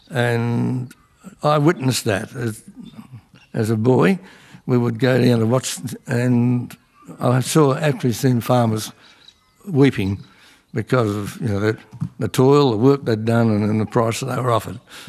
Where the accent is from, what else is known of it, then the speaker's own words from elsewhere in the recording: Victoria, Australia; born there; I was born in Wimmera in 1925.